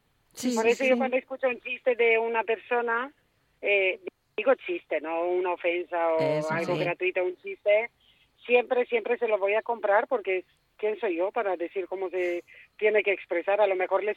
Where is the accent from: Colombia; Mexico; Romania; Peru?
Romania; Hay un montón de temas que toco que no tienen nada que ver con el sitio de donde soy ni de rumana.